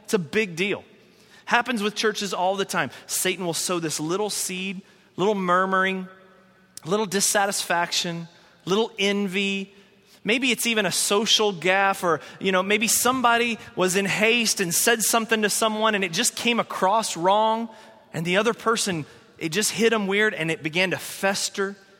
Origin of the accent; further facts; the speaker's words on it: Asheville, North Carolina, United States; I grew up, like I said, in the Southern Baptist Church, and the church that I grew up in Asheville, North Carolina, was very committee-driven.